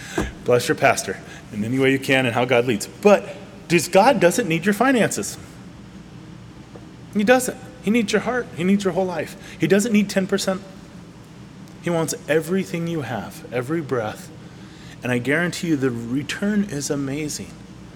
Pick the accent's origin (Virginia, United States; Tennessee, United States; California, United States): California, United States; Manteca; hey, yeah, we're from Manteca, and this person's from all the way over here